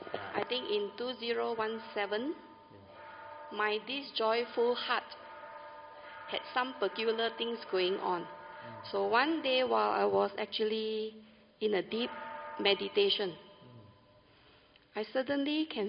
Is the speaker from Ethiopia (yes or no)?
no; Subang, Selangor, Malaysia; I am from Subang.